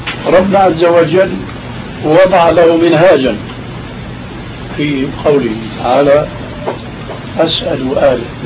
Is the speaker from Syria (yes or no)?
yes; Syria; كما يقولون عندنا في سوريا: يا أرض اشتدي ما حدا عليك أدي.